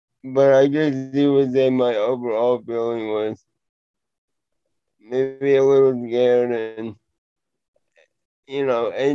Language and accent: English; Houston, Texas, United States; I am from Houston, Texas, and I am 29 years old, and I go by he, him.